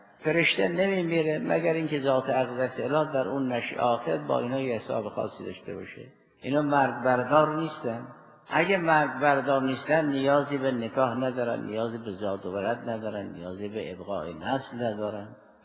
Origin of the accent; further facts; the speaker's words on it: Iran; ما هم آبایمون زرتشتی بود، ما هم ایرانی بودیم، ما هم ایرانی هستیم